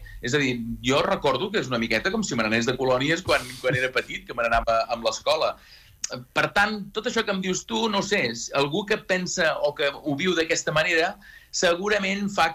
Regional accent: Verges, Catalonia, Spain; que celebraríem en el meu poble la funció número 300.

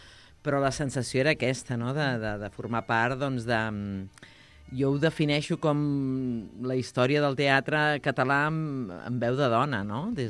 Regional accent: Pineda de Mar, Catalonia, Spain; jo sóc del Maresme i aquí les ESI no van igual.

